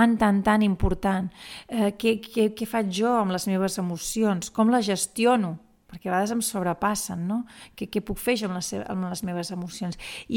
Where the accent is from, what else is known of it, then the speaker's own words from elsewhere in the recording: La Bisbal d'Empordà, Catalonia, Spain; born there; jo vaig néixer a la Bisbal